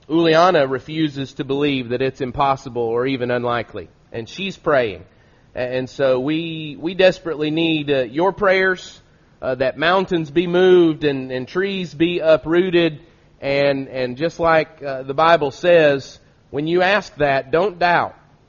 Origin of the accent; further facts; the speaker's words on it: Loudon, Tennessee, United States; a young man that I grew up with in Loudoun, Tennessee is with us today.